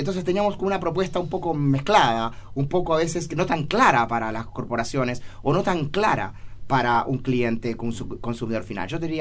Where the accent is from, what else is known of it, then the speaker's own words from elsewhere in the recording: Uruguay; now in Chile; uno ya cuando salió de su país de origen, en mi caso Uruguay, siempre está mirando a todo el mundo como un extranjero, digamos.